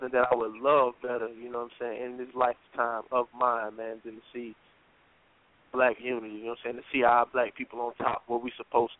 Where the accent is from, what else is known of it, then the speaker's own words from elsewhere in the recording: Mississippi, United States; Growing up in Mississippi, man, you know, I had a father for a minute